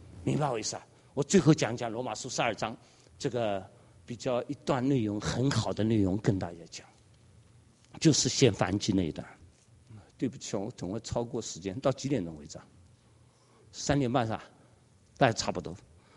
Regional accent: China; 我们中国人都是荣耀的教会

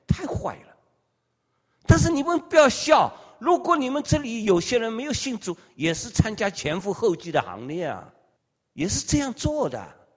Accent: Shanghai, China; 我在城里人，我在上海长大的小子，连厕所都不会上

